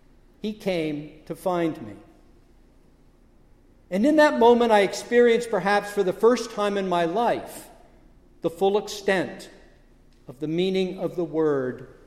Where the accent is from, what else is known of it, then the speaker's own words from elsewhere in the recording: Vermont, United States; When I was growing up in Vermont, I remember loving to explore some of the caves in our area.